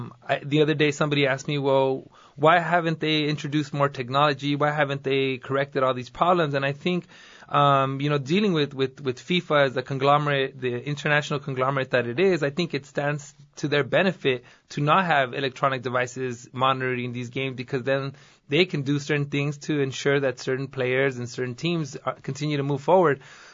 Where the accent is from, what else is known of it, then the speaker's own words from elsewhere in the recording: United States; born there; I think that as an American-born you know, person, Chicano, whatever